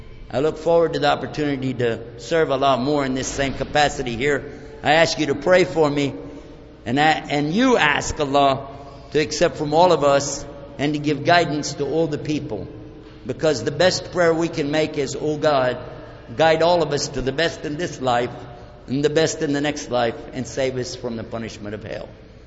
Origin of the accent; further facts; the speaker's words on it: Texas, United States; I'm from Texas, and you know you can't trust those guys.